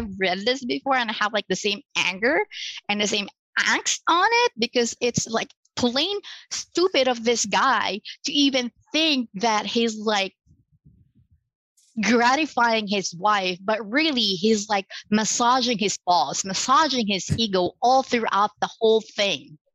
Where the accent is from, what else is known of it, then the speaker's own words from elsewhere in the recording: Philippines; he would have wanted from me as a Filipina wife would be someone to be a maid.